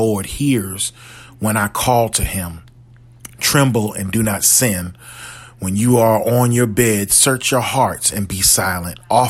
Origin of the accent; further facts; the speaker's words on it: New Jersey, United States; Growing up in New Jersey, my mother would always take us on a trip to her hometown of Lewisburg, North Carolina.